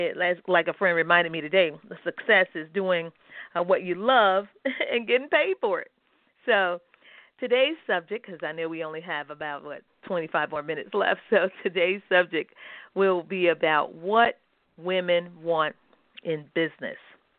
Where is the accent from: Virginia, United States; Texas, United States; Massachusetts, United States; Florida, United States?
Florida, United States; also born or lived in Atlanta; And so Florida is my home state, and I've been here.